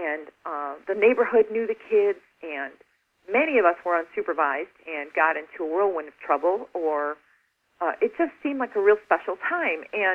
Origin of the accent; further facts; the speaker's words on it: Chicago, Illinois, United States; I have so many stories growing up in Chicago. I mean, really bizarre stories.